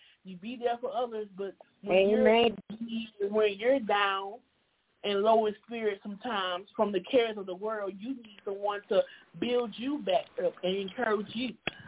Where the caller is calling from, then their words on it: Mobile, Alabama, United States; I'm chiming in from Mobile, Alabama.